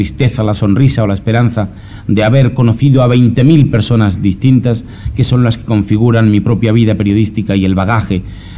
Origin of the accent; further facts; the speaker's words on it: Andalusia, Spain; Yo como andaluz enseguida tuteo a todo el mundo y yo.